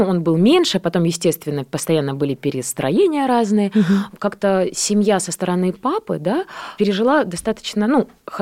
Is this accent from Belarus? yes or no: yes; Borisov, Minsk Region, Belarus; also born or lived in Grodno; и я родилась в Гродно. И родители поняли, что тяжеловато вдвоем работать и растить двух дочек, и они вернулись в город Борисов